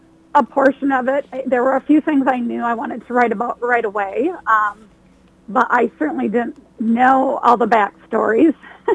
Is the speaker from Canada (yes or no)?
no; Duluth, Minnesota, United States; also born or lived in St. Cloud / Twin Cities; Well, I'm a Minnesota native, born in St. Cloud, spent my elementary years in Duluth, and then ever since junior high, I've lived in the Twin Cities.